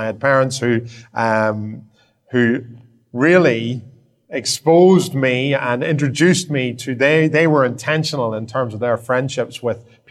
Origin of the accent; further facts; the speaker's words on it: Northern Ireland, United Kingdom; moved away as an adult; That's right, I'm from Northern Ireland, in case you didn't know. When I left in 1995, the ceasefire was actually around about a year old at that point. But I had grown up in my younger years. I grew up in a place that was effectively at war.